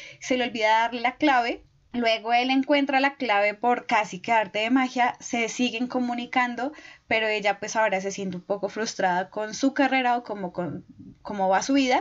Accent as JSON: {"language": "Spanish", "country": "Colombia", "said": "Y nosotros como sociedad colombiana, no sé si en Argentina pasará, no creo, pero para Colombia la radio también fue muy importante"}